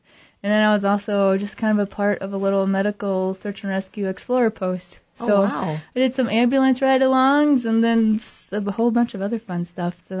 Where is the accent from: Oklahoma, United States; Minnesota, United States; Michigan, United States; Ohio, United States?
Minnesota, United States; Sure. Well, I grew up in Minnesota.